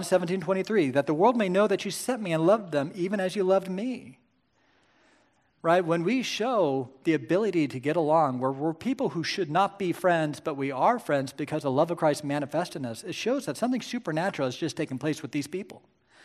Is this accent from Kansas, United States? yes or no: yes; Kansas, United States; I didn't know all those things went together, but what do I know? I'm from Kansas.